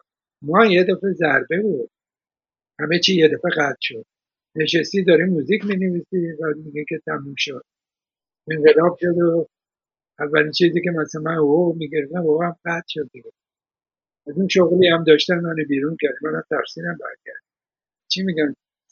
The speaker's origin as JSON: {"language": "Persian", "country": "Iran", "said": "من ایرونی ها رو دوست دارم، هم وطن خودم رو دوست دارم"}